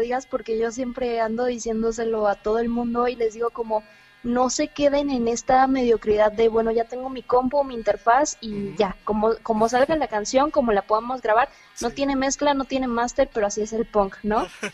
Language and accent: Spanish; Cuernavaca, Morelos, Mexico; Sí, soy de Cuernavaca.